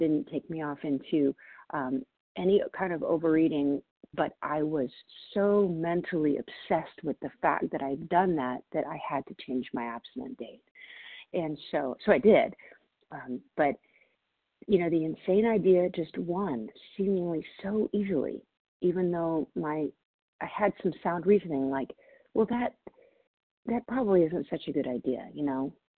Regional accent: Everett, Washington, United States; I'm from Everett, Washington, and I am a recovered compulsive overeater and bulimic

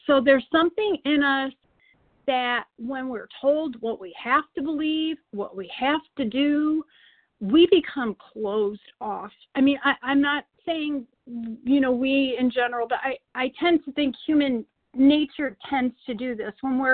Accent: New York, United States; I'm from New York.

